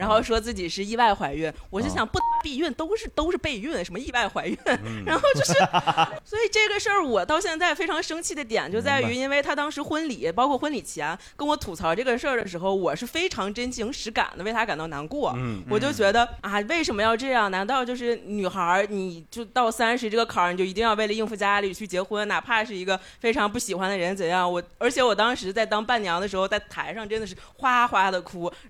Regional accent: Inner Mongolia, China; 内蒙人。

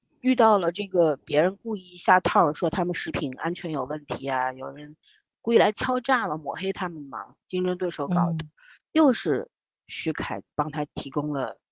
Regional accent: Shanghai, China; accent: northern tinge in Mandarin; also born or lived in Beijing

